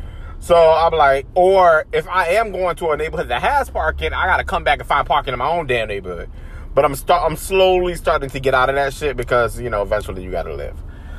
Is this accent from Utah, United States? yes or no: no; Jacksonville, Florida, United States; Because I'm originally from Jacksonville.